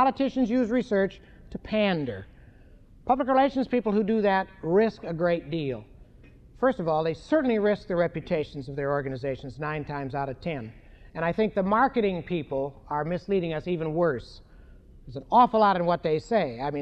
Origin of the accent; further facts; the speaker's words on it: New Hampshire, United States; I come from New Hampshire, you know, and I want to thank you for letting us elect a president every 4 years.